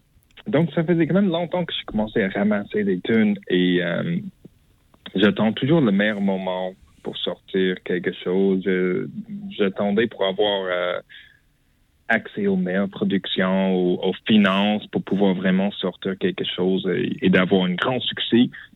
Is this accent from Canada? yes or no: yes; London, Ontario, Canada; now in Montréal, Canada; je viens de London, Ontario. J'ai déménagé à Montréal, ça fait peut-être 6 ou 7 ans.